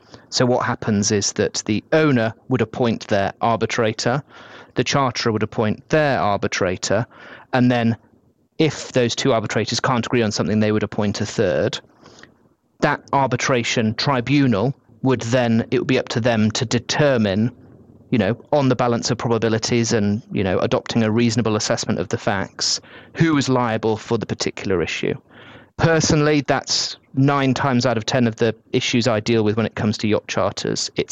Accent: England, United Kingdom; now in Monaco; As an English lawyer sitting in Monaco, I only ever really look at the MEBA form because obviously I can't not qualify to advise on US legal positions.

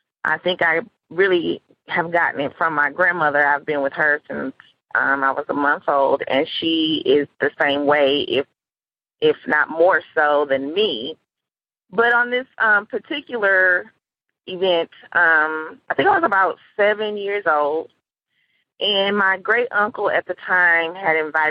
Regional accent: St. Louis, Missouri, United States; I am from St. Louis, Missouri.

